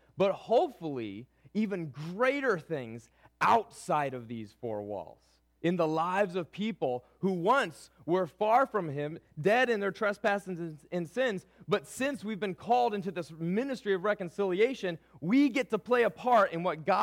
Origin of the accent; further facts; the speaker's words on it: Cleveland, Ohio, United States; I grew up in Cleveland, Ohio, which means that we don't have a football team to cheer for